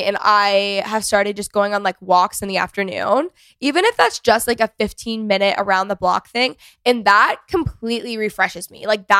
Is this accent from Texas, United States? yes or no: yes; Texas, United States; I grew up in North Texas. And it's like one of the most competitive regions for sports.